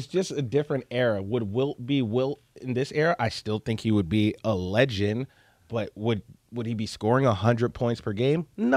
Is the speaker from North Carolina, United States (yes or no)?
no; Philadelphia, Pennsylvania, United States; Yeah, you know, Will is Will, and I'm from Philadelphia.